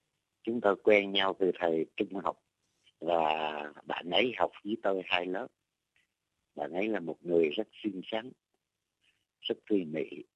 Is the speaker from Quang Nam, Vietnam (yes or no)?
yes; Quang Nam, Vietnam; Làng quê hương tôi đất Quảng Nam là một miền đất rất tươi đẹp. Phía Tây có núi Trường Sơn, một dòng sông rất đẹp đó là dòng sông Thu.